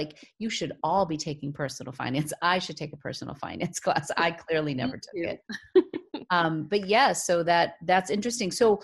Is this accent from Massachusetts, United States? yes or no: yes; Boston, Massachusetts, United States; or I should say smart, because I'm from Boston.